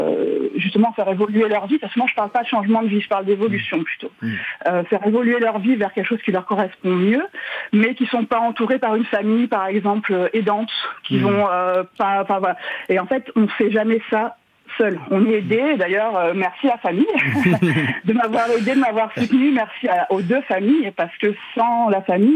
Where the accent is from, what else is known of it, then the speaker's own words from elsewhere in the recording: Nice, Provence-Alpes-Côte d'Azur, France; also born or lived in Brittany; Moi, je suis native de Nice, donc maintenant, je suis au fin fond de la Bretagne, donc je suis une urbaine.